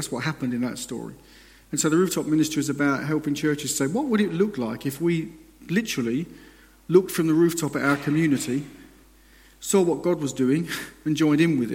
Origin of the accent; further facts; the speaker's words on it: Chelmsford, East of England, United Kingdom; I'm from Chelmsford, Essex. Always popular in these parts.